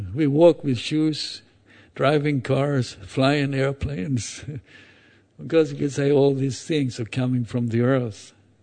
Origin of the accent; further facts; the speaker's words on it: Sweden; I'm from Sweden, but that doesn't matter so much. But I used to say that I belong to the Swedish forest tribes.